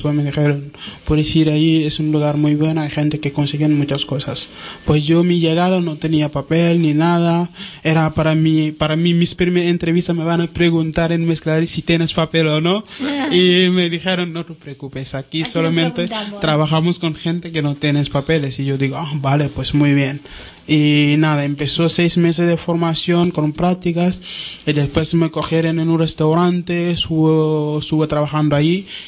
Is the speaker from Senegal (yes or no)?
yes; Senegal; Yo soy de Senegal.